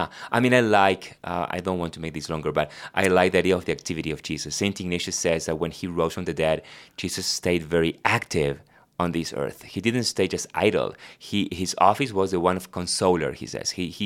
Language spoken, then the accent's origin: English; Argentina; born there; first language Spanish; English is a second language; I was born in Argentina, so my first language is Spanish.